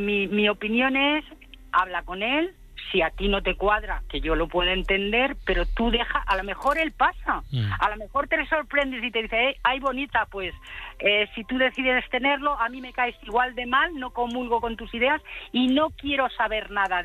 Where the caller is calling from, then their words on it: Madrid, Community of Madrid, Spain; Estoy en Madrid.